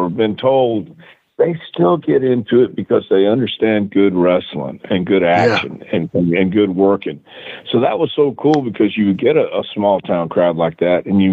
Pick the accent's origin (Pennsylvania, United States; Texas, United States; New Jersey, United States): Texas, United States; See, I grew up in Texas and in, you know, West Texas, and then I went to East Texas.